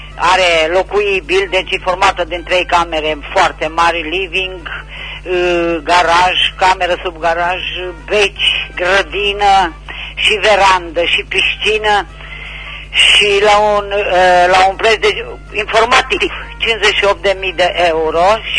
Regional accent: Reșița, Caraș-Severin, Romania; din Reșița

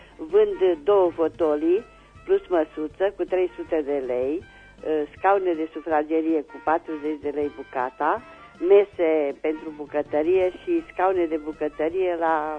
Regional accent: Reșița, Caraș-Severin, Romania; sunt din Reșița și doresc să fac un anunț la dumneavoastră.

